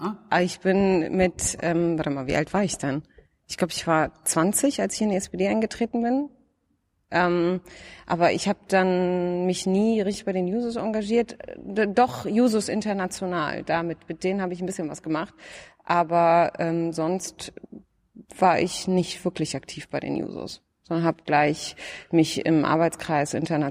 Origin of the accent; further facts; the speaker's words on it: Berlin, Germany; Und dann sage ich, ich bin Deutsche. Und dann sagen sie, ja, aber wo kommst du denn wirklich? Und dann sage ich, ich komme aus Moabit.